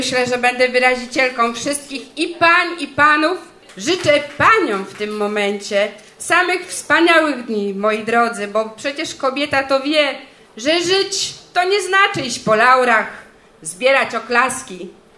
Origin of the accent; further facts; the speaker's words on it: Łobzów, Lesser Poland, Poland; born there; Urodziłam się w Łobzowie.